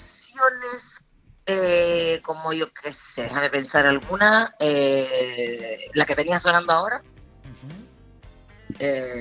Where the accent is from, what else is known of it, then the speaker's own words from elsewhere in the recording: Santa Cruz, Canary Islands, Spain; aunque me crié en Santa Cruz, yo me siento lagunera. De donde me siento es la laguna.